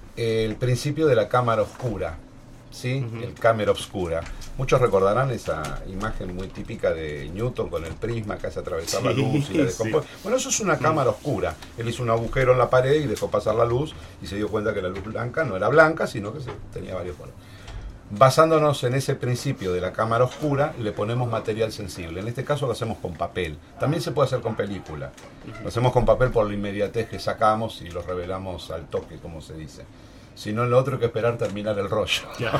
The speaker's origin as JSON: {"language": "Spanish", "town": "Río Gallegos", "region": "Santa Cruz", "country": "Argentina", "said": "A ver, bueno, yo vengo particularmente de Gallegos"}